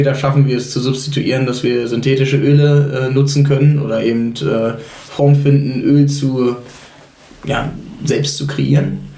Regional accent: Hamburg, Germany; Und das sind Dinge, die wir als Hamburger häufig gar nicht wissen.

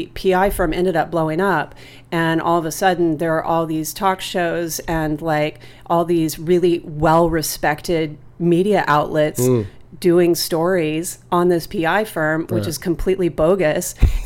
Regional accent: Texas, United States; Yeah, I'm from small town East Texas, and couldn't wait to get the hell out of there

